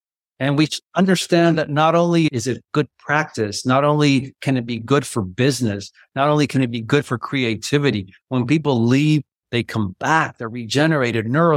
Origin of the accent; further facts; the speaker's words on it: Colombia; And she's been fantastic because I grew up in Colombia. We went to the same high school, American high school.